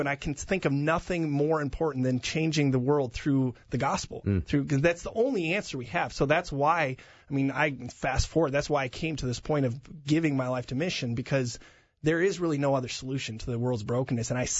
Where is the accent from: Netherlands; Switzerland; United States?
Netherlands; Amsterdam, North Holland; Yeah, I mean, I grew up born and raised in Amsterdam. We would, you know, lived right in the center of the city.